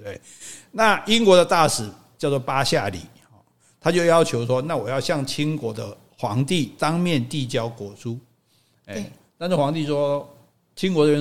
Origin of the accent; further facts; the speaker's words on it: Chengde, Hebei, China; 承德是我老家热河那边，